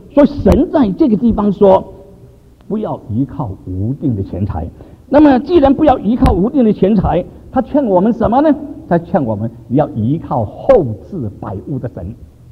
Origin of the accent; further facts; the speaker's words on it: Singapore; 有一次我小的时候在新加坡